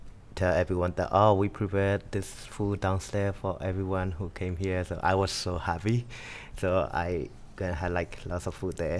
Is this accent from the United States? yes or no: no; Yangon Region, Myanmar; English is a second language; So I just took the bus from my hometown to downtown Yangon, and also of course like that was very far away from my family